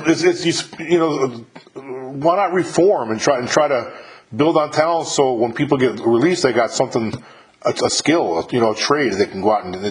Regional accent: New York, United States; I'm from New York originally, and when I grew up, I'm an old man compared to you. I'm in my 50s already.

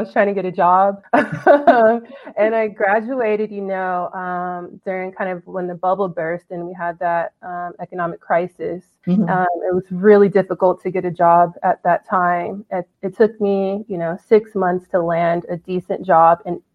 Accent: Inglewood, California, United States; I'm from Inglewood, California. My parents actually migrated from Nigeria before I was born in their mid-20s, and they settled in Inglewood, California

